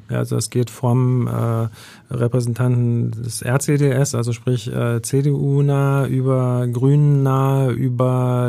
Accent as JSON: {"language": "German", "region": "North Rhine-Westphalia", "country": "Germany", "lives_now": "Hamburg, Germany", "said": "ich habe mich, glaube ich, selten so sehr als Ostwestfale gefühlt, wie seitdem ich hier in Hamburg bin"}